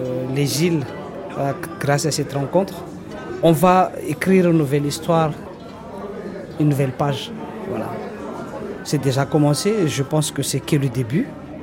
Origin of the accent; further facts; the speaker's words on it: Madagascar; malgré ce qui se passe chez nous, à Madagascar